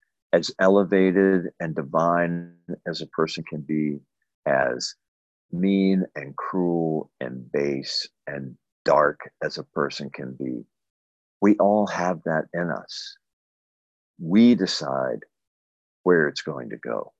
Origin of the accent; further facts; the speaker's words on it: Atlanta, Georgia, United States; I was born in Atlanta in the southern part of the United States. I grew up in the 50s and 60s, so I'm a geezer.